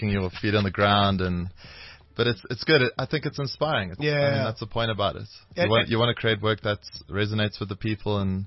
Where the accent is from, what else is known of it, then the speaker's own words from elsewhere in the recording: Johannesburg, Gauteng, South Africa; Yeah, from Joburg, Joburg, and you born went and bred.